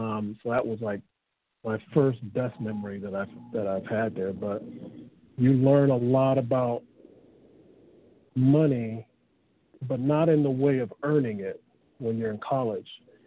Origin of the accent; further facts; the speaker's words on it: Los Angeles, California, United States; I grew up in South Central LA.